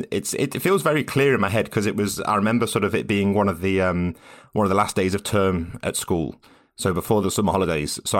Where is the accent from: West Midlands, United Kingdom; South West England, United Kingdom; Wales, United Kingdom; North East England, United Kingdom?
West Midlands, United Kingdom; So I grew up in Staffordshire, in a very small town in Staffordshire, sort of about an hour north of Birmingham.